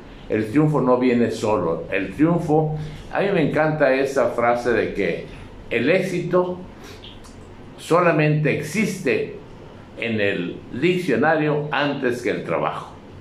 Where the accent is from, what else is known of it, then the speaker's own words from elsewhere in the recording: Tampico, Tamaulipas, Mexico; Yo soy del puerto de Tampico, y pues yo me iba mucho a la playa y a las escolleras para ver salir y entrar los barcos.